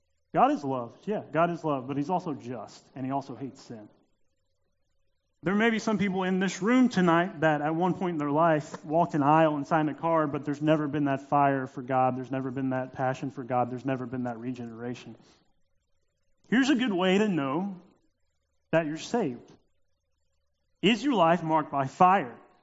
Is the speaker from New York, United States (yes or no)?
no; Opelika, Alabama, United States; now in Mobile, United States; We live in that culture in Mobile, Alabama, where being a Christian is the norm, just like I grew up in Opelika, Alabama.